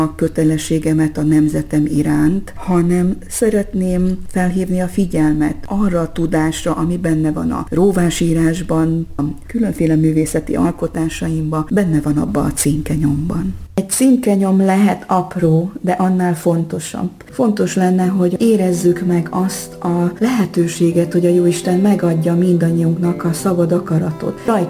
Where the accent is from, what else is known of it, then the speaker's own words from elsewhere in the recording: Transylvania, Romania; székelynek születtem